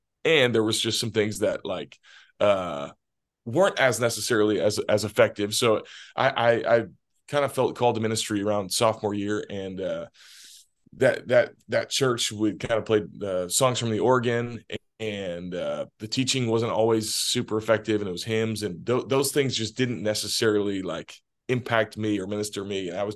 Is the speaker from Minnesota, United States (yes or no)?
yes; Eden Prairie, Minnesota, United States; Y'all are in Bloomington. I'm from Eden Prairie. So we're neighbors.